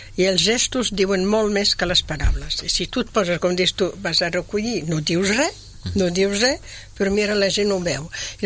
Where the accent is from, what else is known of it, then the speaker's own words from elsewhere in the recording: Belgium; Jo me'n vaig a Bèlgica, al meu poble, amb les vaques